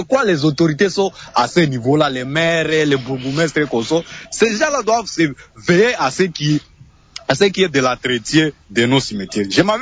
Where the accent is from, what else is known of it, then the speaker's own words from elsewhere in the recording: Ituri, DR Congo; par exemple chez moi en Ituri